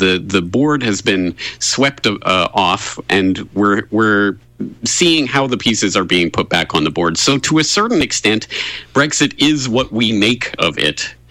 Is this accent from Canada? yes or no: yes; Canada; I'm an expat from Canada, not the United States.